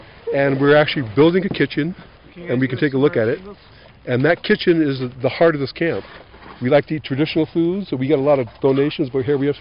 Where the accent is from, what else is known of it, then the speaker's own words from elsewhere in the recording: Michigan, United States; I'm from the Crane Clan. I'm from the territories currently occupied by the state of Michigan, and I am from the Gun Lake Tribe in Michigan.